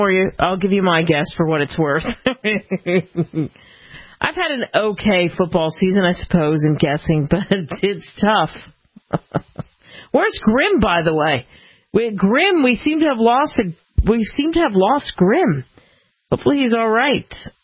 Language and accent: English; Cherry Hill, New Jersey, United States; I mean, I'm from Cherry Hill. How many Cherry Hill spots are there probably in the nation?